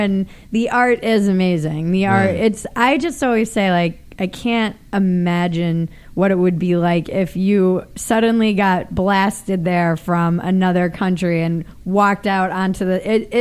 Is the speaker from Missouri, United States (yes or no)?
no; New York City, New York, United States; born there; I was born in New York City, and then I moved every year and a half. So it's a long story, but basically my family's all in Rhode Island.